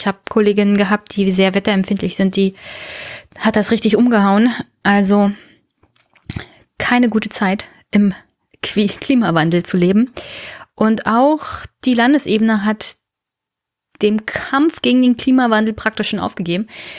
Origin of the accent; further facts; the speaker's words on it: Brandenburg, Germany; als Brandenburgerin